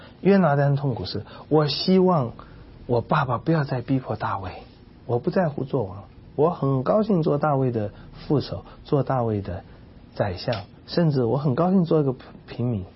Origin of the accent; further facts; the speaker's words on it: China; 是我们中国人常常觉得是很大的妨碍